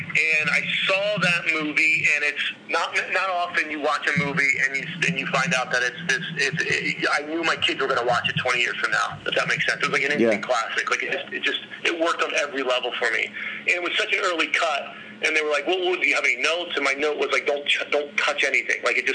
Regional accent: Pennsylvania, United States; I grew up outside of Philadelphia. I, you know, was surrounded by history.

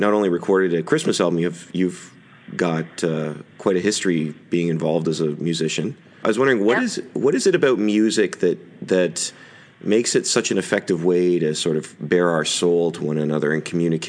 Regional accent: Canada; See, I'm Canadian, so we already had Thanksgiving.

